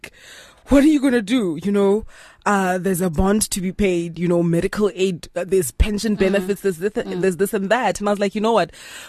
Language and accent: English; Mahikeng, North West, South Africa; I grew up in Mahikeng, Mabatu.